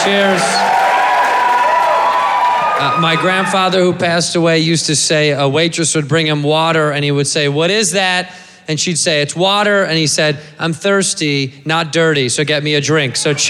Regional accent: Chicago, Illinois, United States; Chicago, Illinois, my hometown.

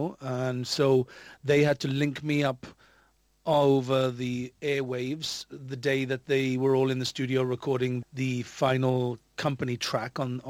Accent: Wales, United Kingdom; It's such a cliche being a Welshman, isn't it?

